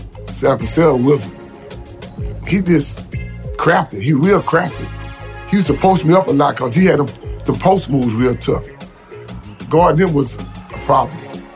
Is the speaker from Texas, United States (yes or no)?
yes; Houston, Texas, United States; I'm from Houston, Texas. I grew up in Trinity Garden. I went to Cashmere High School